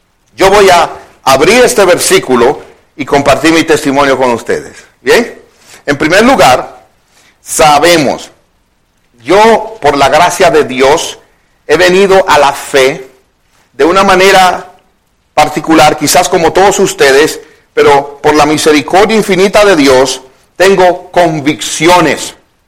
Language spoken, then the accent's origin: Spanish; Dominican Republic; en República Dominicana. El pastor Howard Shoemake fue un hombre muy emprendedor. Hubo una revolución en mi país en el año 1965.